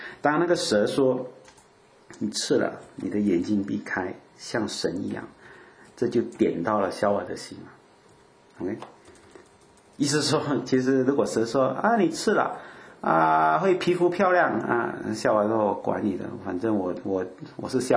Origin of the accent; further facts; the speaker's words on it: Malaysia; 我们是马来西亚人啊